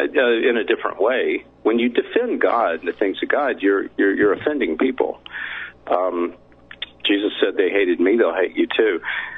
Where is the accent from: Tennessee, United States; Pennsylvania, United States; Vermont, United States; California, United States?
Tennessee, United States; Nashville; Yeah, but I come from Nashville, Tennessee. I was a songwriter.